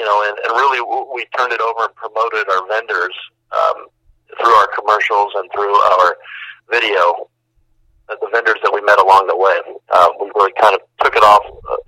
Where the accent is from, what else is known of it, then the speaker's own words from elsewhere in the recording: Santa Barbara, California, United States; that was actually a lot of fun to take a camera into my hometown, take cameras and a film crew into my hometown and really spotlight and shine the light back on all of the amazing people that make up Santa Barbara